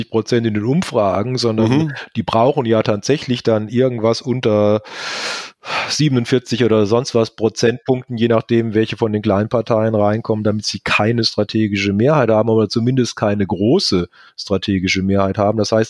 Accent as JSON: {"language": "German", "region": "Baden-Württemberg", "country": "Germany", "said": "Ich komme ja aus Baden-Württemberg"}